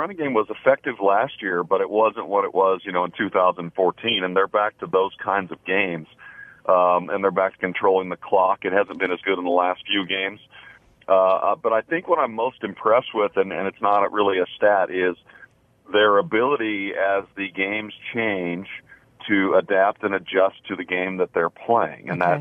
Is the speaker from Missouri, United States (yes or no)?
yes; Kansas City, Missouri, United States; I grew up in Kansas City, so the cold doesn't scare me either.